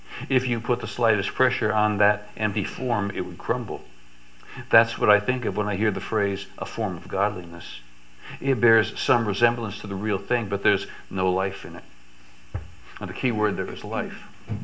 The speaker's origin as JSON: {"language": "English", "region": "Texas", "country": "United States", "tie": "born or raised there", "said": "I grew up in West Texas, and there were a lot of cicada insects."}